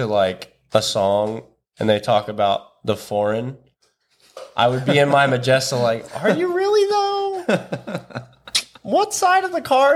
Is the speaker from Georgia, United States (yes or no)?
yes; Atlanta, Georgia, United States; that's why I'm in an Acura, because I'm from Atlanta and you know … he's got that legend.